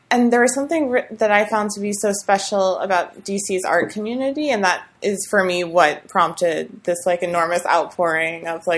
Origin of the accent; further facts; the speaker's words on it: New Jersey, United States; also born or lived in Maryland; I grew up mostly in New Jersey and spent a little bit of time in Maryland growing up.